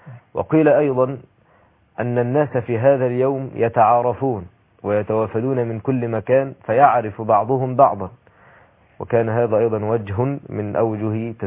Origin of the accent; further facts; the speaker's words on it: Egypt; وأنا من مصر